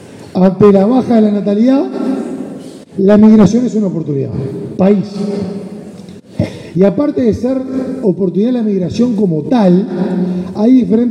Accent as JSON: {"language": "Spanish", "country": "Uruguay"}